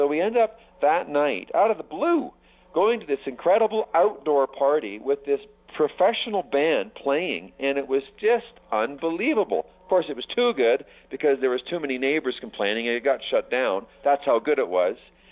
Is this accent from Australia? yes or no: no; Vancouver, British Columbia, Canada; And, of course, we're from Vancouver, so we're close to the water.